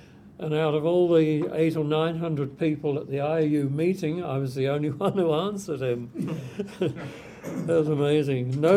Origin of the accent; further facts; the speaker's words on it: London, United Kingdom; So I'm an import from London.